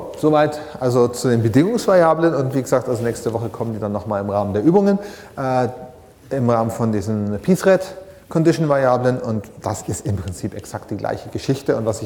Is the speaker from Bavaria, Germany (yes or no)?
yes; Bavaria, Germany; also gerade als Franke, ne?